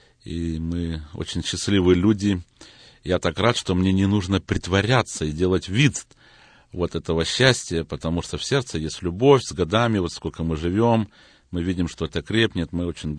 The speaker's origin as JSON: {"language": "Russian", "country": "Kazakhstan", "tie": "born there", "moved": "yes", "said": "Мы приехали из Казахстана с Олей. Совершаем служение там, родились."}